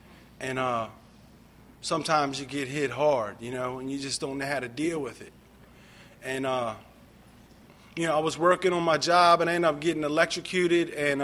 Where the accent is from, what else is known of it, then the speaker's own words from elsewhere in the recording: Baltimore, Maryland, United States; I grew up in Southwest Baltimore. I was a quiet little kid. I grew up on Pratt and Addison Alley. I grew up in a highly infested drug environment